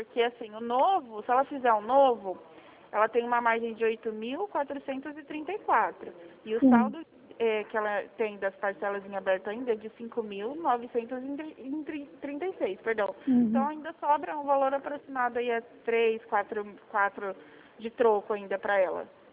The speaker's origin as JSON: {"language": "Portuguese", "town": "Presidente Prudente", "region": "São Paulo", "country": "Brazil", "said": "eu sou de Presidente Prudente no interior de São Paulo"}